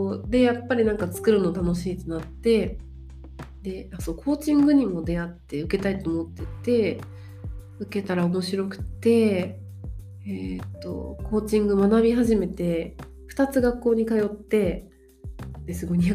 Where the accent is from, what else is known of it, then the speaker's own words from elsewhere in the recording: Tokyo, Japan; 私たち地元東京じゃないですか、